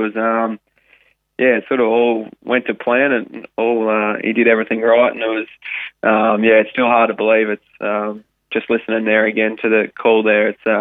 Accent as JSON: {"language": "English", "town": "Swan Hill", "region": "Victoria", "country": "Australia", "said": "I'm originally from Swan Hill, and I got a cricket scholarship to go down in Melbourne"}